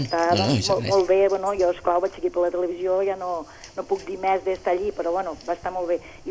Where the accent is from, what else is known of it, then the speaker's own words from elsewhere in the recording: Capçanes, Catalonia, Spain; Bueno, soc de Capçanes.